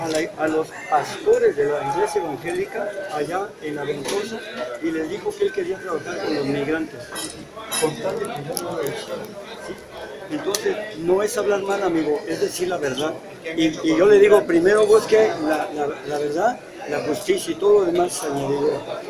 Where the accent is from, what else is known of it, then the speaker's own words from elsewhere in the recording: Mexico; Yo vengo a hablar de Veracruz porque es México. Yo soy mexicano y tengo derecho.